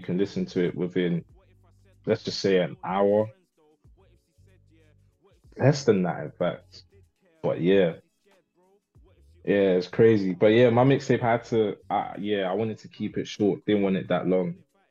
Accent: London, United Kingdom; obviously where I grew up in Broadwater Farm Estate. Everyone knows that estate really, and it's like it's infamous, isn't it?

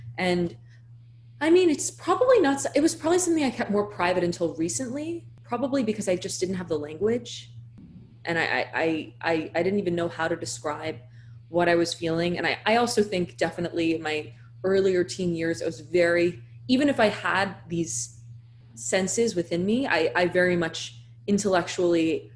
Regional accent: Brooklyn, New York, United States; So I grew up in Brooklyn Heights, which is a very artistic enclave of New York City.

